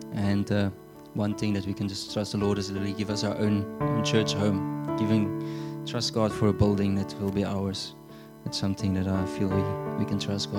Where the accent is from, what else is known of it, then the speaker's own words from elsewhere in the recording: Namibia; My home country, Namibia, also got churches